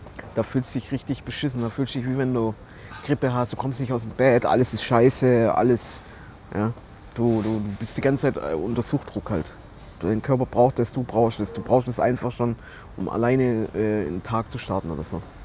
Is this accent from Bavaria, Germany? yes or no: no; Stuttgart, Baden-Württemberg, Germany; Ja, ich komme aus Stuttgart, bin 38